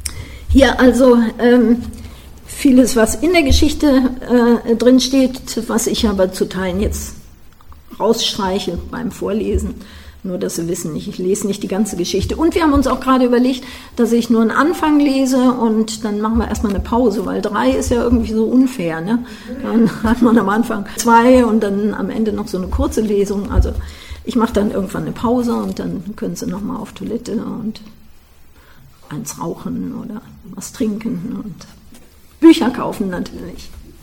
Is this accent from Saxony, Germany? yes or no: no; Cologne, North Rhine-Westphalia, Germany; now in Leverkusen, Germany; Ich komme ursprünglich aus Köln, deswegen lag das nahe, dass man mich gefragt hat, ob ich aus Köln was mache, aber mittlerweile bin ich so eine Hybrid-Kölnerin. Man nimmt ja neue Begriffe immer auf. Also ich lebe eigentlich in Leverkusen